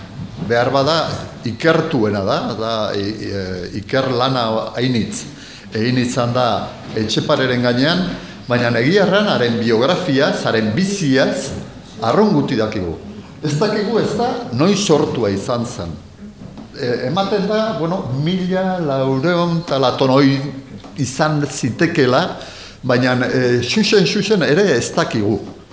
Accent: Pamplona, Navarre, Spain; zera Iruñekoa naiz, bai, pixuat, Iruñekoa naiz

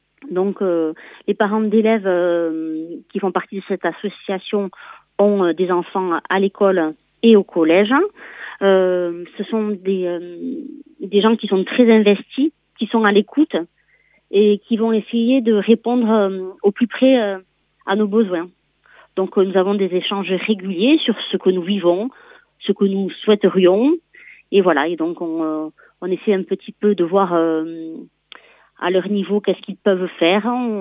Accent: Mauléon, Nouvelle-Aquitaine, France; j'ai fait le choix de revenir au Pays Basque. Je suis originaire de Mauléon, donc je reviens au Pays Basque

